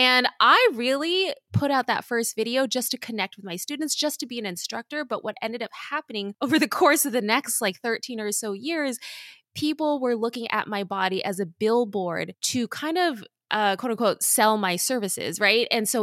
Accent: California, United States; So I grew up in Southern California. My parents are both Vietnamese immigrants.

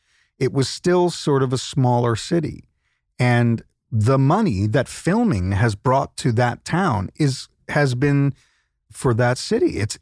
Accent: Queens, New York, United States; now in New Jersey, United States; I'm from Queens, but we moved to New Jersey 9.5 years ago.

